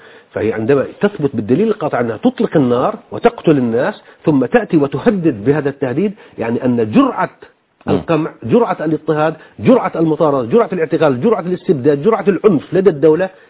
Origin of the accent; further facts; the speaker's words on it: Palestine; أنا فلسطيني.